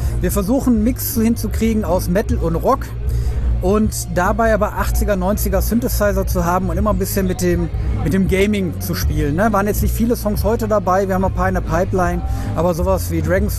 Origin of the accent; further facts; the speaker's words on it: Essen, North Rhine-Westphalia, Germany; Wir kommen aus Essen.